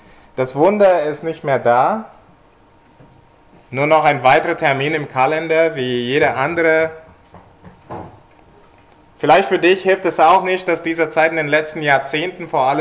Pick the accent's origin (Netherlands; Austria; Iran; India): India; Als ich klein war und in Indien gelebt habe, also ich bin in Indien aufgewachsen